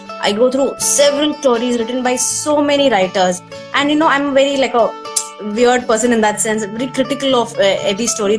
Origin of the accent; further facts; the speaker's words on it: Bangalore, Karnataka, India; I am from Bangalore. I've studied in Jamia Millia Islamia.